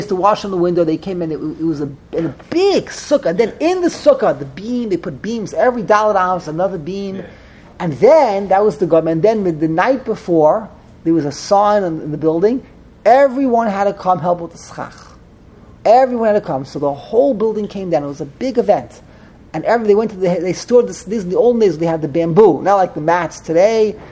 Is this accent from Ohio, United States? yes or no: no; New York City, New York, United States; I grew up in the Lower East Side.